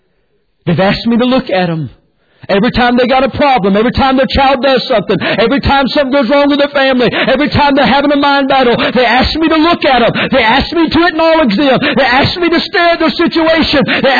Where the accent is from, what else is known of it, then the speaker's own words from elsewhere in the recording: North Carolina, United States; I'm from North Carolina.